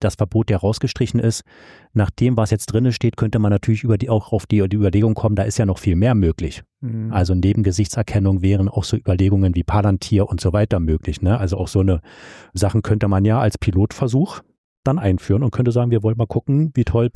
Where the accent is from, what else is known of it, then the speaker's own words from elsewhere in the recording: Zurich, Switzerland; Also ich bin ja aus Zürich.